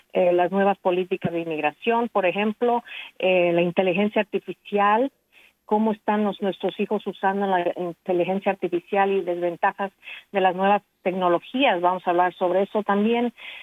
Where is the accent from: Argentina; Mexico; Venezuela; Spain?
Mexico; born there; nací en México de padres mexicanos y claro, aprendimos, gracias a Dios, de mis padres, aprendimos el inglés, también aprendimos francés